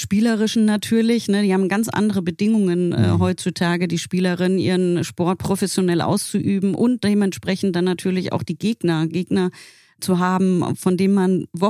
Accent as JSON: {"language": "German", "town": "Frankfurt", "region": "Hesse", "country": "Germany", "also_born_or_lived": "Karlsruhe", "said": "Ich bin Frankfurterin durch und durch. Mein Herz ist aber trotzdem auch noch ein bisschen in Karlsruhe."}